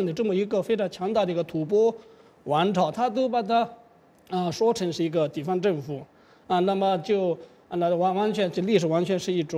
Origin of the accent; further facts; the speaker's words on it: Tibet, China; 我们知道西藏就是西藏，就是按照我们西藏人的说法叫布